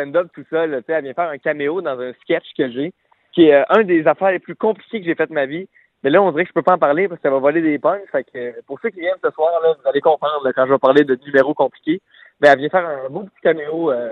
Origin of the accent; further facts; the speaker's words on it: Laval, Quebec, Canada; je m'en vais à Laval, là où j'ai grandi, mon village, et je m'en vais chez ma mère, chez mes parents.